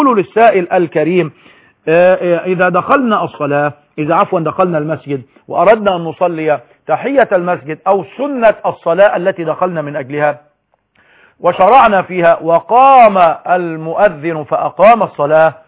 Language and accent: Arabic; Egypt; مش شرط أنا مصري أن أنا أحرم